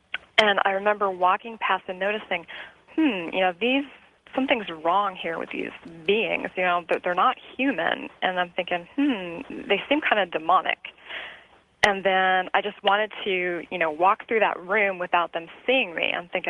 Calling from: Omaha, Nebraska, United States; I am calling from Omaha, Nebraska.

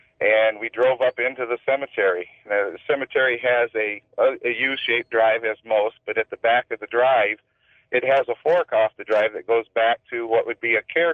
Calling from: Lansing, Michigan, United States; calling from Lansing, Michigan.

